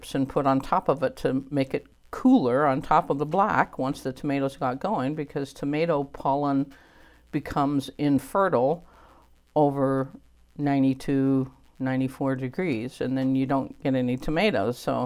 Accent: Oklahoma, United States; I mean, I grew up in Oklahoma, and my husband's been trying to grow okra for me forever

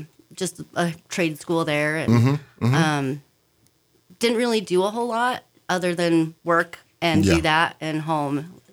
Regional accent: Evanston, Wyoming, United States; that's still far away from Evanston. It's a good hour and a half drive.

